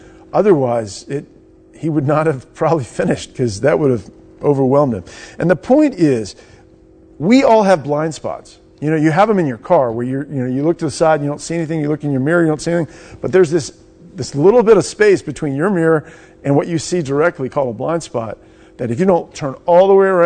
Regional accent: Herndon, Virginia, United States; I grew up in Herndon.

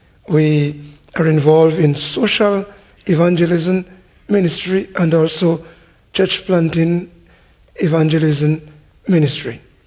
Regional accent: Dominica; now in Guadeloupe; I'm living in the Caribbean. I am originally from Dominica, but I'm living in Guadeloupe for the past 38 years, and also converted to Christ in Guadeloupe the past 38 years.

